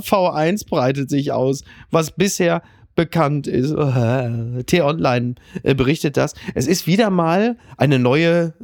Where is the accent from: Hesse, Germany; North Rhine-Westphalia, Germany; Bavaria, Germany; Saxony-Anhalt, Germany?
North Rhine-Westphalia, Germany; Ich sag ja auch Kommion. Ich komme aus dem Ruhrgebiet.